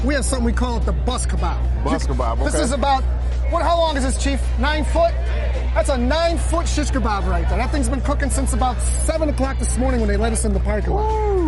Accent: Chicago, Illinois, United States; I grew up about 4 miles away in the Bridgeport area by White Sox Park.

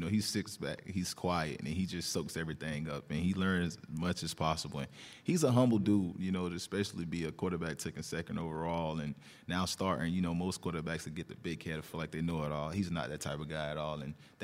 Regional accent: Florida, United States; So I'm like, man, I'm from Florida.

